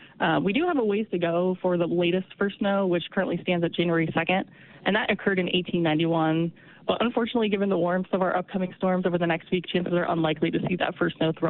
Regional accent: Ohio, United States; now in Salt Lake City, United States; I mean, I'm from Ohio, and I know that at my parents' house back there, they've gotten more snow than even we have in Salt Lake.

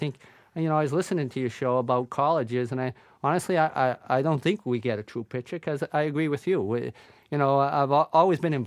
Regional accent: Boston, Massachusetts, United States; I grew up in South Boston. You know, I didn't have a whole lot, Jim. You know, I grew up on a second floor of a three-decker.

